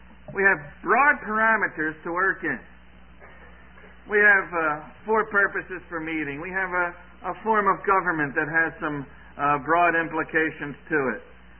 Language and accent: English; East Coast, United States; also born or lived in Chicago; now in Dubuque, United States; I grew up on the East Coast, and then we lived in the big city of Chicago for 17 years, and we moved to Dubuque